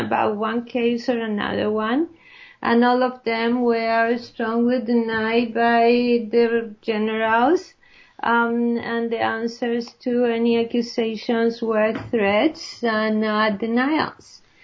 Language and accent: English; Chile; I was born and raised in Chile, mm-hmm. and we Chileans thought that Chile was the most democratic country in Latin America